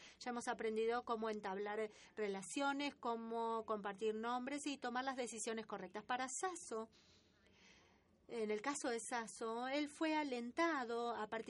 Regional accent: North Macedonia; Spanish is a second language; vengo de Macedonia

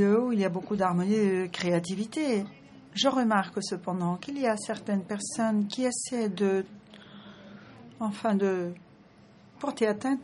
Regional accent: Nigeria; je viens du Nigeria.

